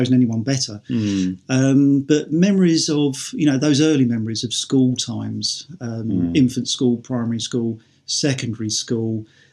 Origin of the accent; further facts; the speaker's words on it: Loughton, East of England, United Kingdom; also born or lived in Greenwich; And we spent, I think, the first 4 years of my life in Greenwich. And then we moved to Loughton in Essex in sort of late 1968, early 1969.